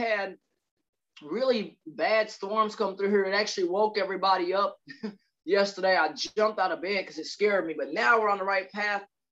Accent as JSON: {"language": "English", "town": "Waxahachie", "region": "Texas", "country": "United States", "tie": "born or raised there", "said": "Well, my childhood, I grew up in Ellis County and Waxahachie and went to school there since the 90s."}